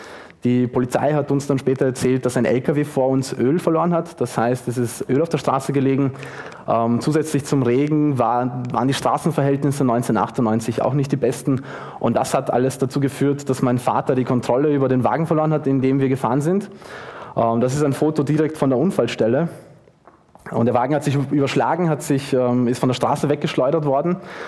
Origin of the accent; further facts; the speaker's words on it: Austria; dass man als Österreicher zu Schweizern redet